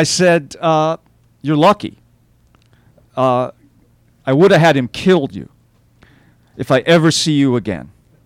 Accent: Staten Island, New York, United States; born there; But I was born in New York, born on Staten Island, just where the you know, principal of this story is born. Lived and worked in New York.

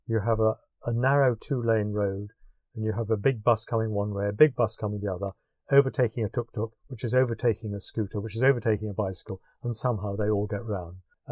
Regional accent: United Kingdom; But I am British.

